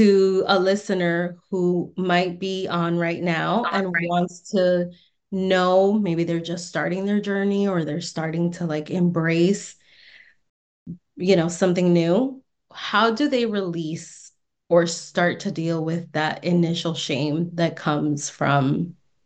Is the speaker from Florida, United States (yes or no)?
yes; Florida, United States; I grew up in South Florida, and a lot of my clients are South Floridians.